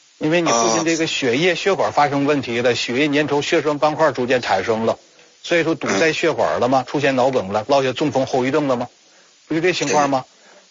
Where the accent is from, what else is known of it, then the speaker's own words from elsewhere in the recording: China; now in United States; 因为本身我也是中国人，是吧？